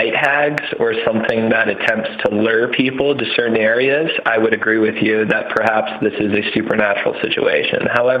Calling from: Baltimore, Maryland, United States; from Baltimore, Maryland.

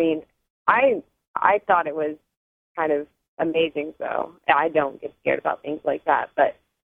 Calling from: Vancouver, Washington, United States; I'm calling from Washington.

